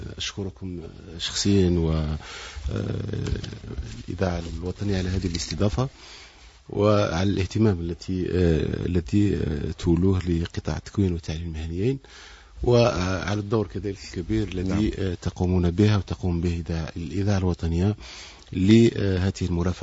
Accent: Algeria; وفي قلب أي تحدي يجب علينا أن نرفعه كجزائريين

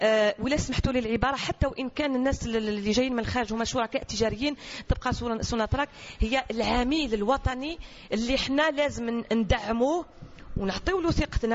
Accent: Algeria; احنا كلنا جزائريين

